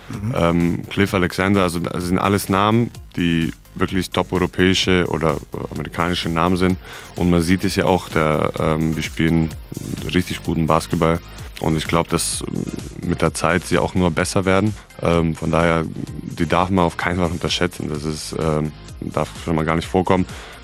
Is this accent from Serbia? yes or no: yes; Serbia; Hallo, ich komme aus Serbien.